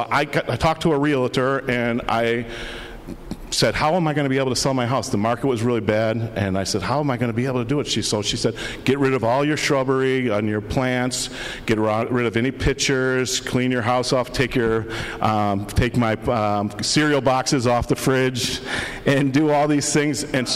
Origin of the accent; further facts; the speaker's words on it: Michigan, United States; moved away as an adult; now in Scranton, United States; I know when I moved from Michigan, I had my family. I lived in Michigan all my life, and around 33 years, I felt like God's pulling for me to come to Scranton.